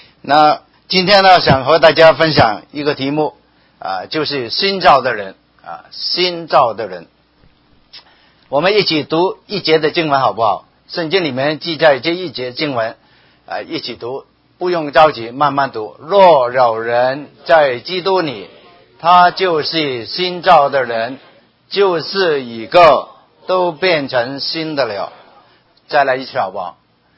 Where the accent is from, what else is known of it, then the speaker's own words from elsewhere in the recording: Hong Kong; 也有我是来自香港的啊